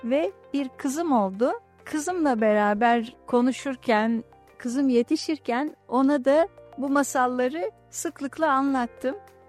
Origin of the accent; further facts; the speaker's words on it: Gelibolu, Çanakkale, Turkey; 1969 yılında Gelibolu'da doğdum. Ve ilk ve orta öğrenimimi, lise öğrenimimi Gelibolu'da tamamladıktan sonra Trakya Üniversitesi Tıp Fakültesi'nde okudum.